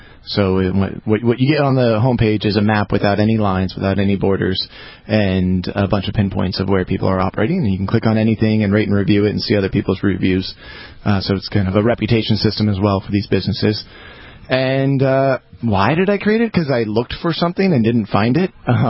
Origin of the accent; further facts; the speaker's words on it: San Diego, California, United States; It's within an hour drive from my house and where I grew up in San Diego.